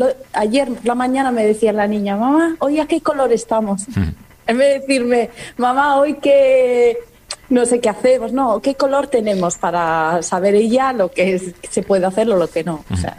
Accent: Spain; now in Italy; Pero porque somos españoles y somos más abiertos, salimos más.

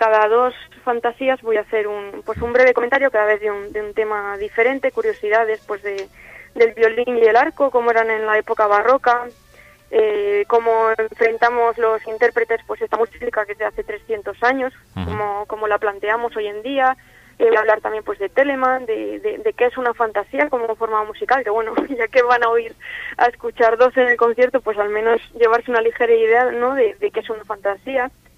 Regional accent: Laredo, Cantabria, Spain; es la primera vez que doy un recital en mi pueblo

